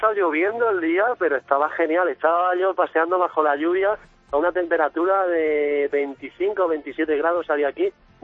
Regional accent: Villena, Valencian Community, Spain; Soy de Villena, de Alicante.

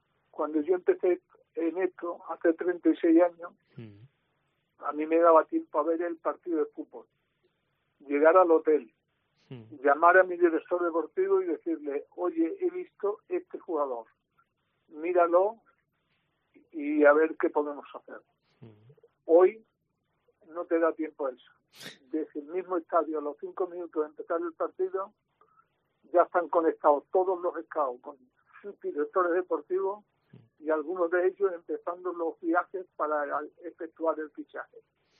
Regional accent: Badajoz, Extremadura, Spain; soy pacense y soy del Club Deportivo Badajoz.

